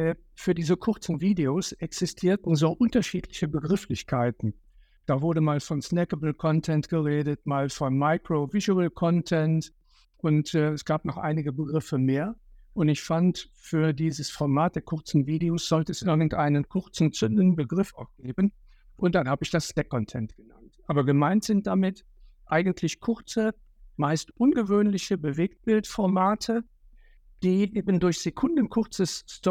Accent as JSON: {"language": "German", "town": "Cologne", "region": "North Rhine-Westphalia", "country": "Germany", "said": "ich komme aus Köln."}